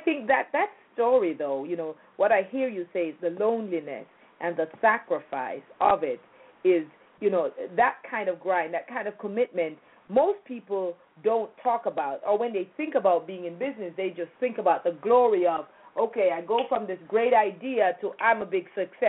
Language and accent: English; Jamaica; because I'm from Jamaica as well